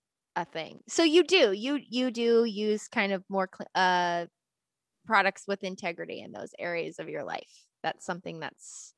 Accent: Louisiana, United States; now in California, United States; Like I grew up in Louisiana and food is a big deal and a lot of processed food is a big deal. So I live in California now

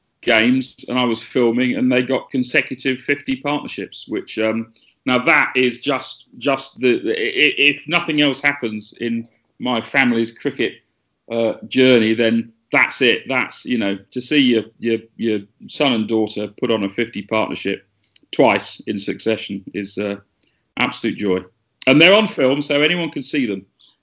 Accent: East Midlands, United Kingdom; also born or lived in Norwich; now in London, United Kingdom; So I was born and brought up in Leicestershire into a cricket family. So it's kind of in the blood. Played for a club called Great Glen in South Leicestershire, beautiful part of the world.

